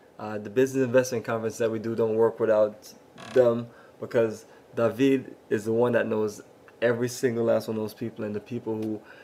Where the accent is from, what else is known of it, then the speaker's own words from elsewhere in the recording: Jamaica; I was born in Jamaica, and it reminds me of my home in Jamaica